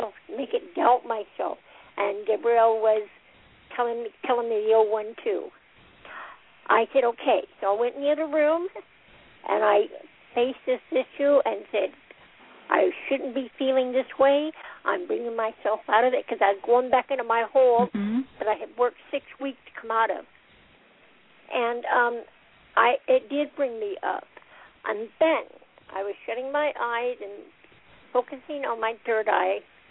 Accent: New Mexico, United States; I'm from New Mexico.

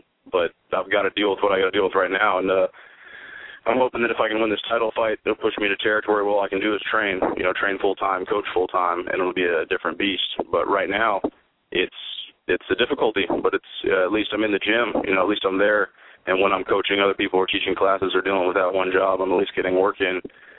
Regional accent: Virginia, United States; and then I'm up from Virginia, so we're kind of bringing that down and spreading that out, too.

